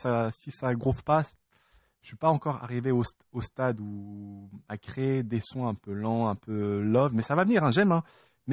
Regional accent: Île-de-France, France; born there; Je suis français. Je suis né en France dans le 93, mais non, je suis français.

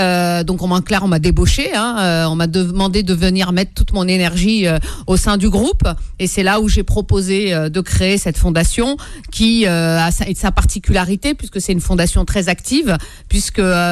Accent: Aubervilliers, Île-de-France, France; je suis issue de Seine-Saint-Denis, j'y suis née, j'ai grandi sur la ville d'Aubervilliers, donc j'y ai fait mes classes

